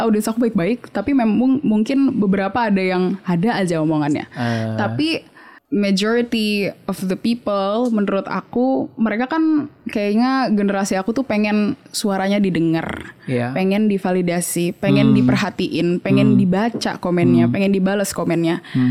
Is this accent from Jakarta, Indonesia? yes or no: yes; Jakarta, Indonesia; sebagai orang Batak yang tumbuh di Jakarta, aku tuh nggak bisa bahasa Batak sebenarnya. Tapi keluarga aku tuh Batak banget.